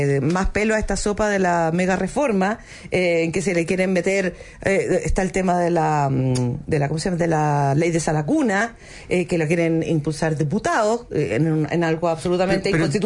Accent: Chile; tenemos un ansia como chilenos de que las cosas cambien

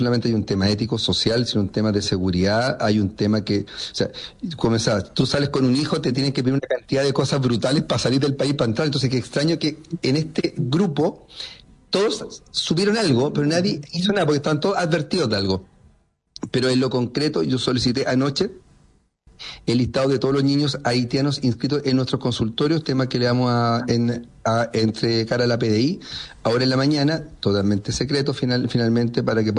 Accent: Punta Arenas, Magallanes, Chile; Obvio, si somos magallánicos, pues esto no es Santiago, que ahí están con 2 grados de temperatura, están llorando, acá no, aquí aguantamos.

